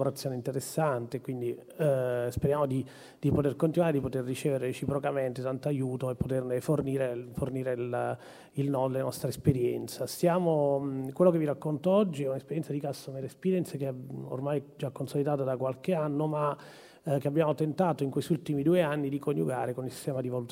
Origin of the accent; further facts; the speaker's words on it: Salerno, Campania, Italy; Come sentite dal mio accento, non sono di Bolzano, sono salernitano e ho 56 anni.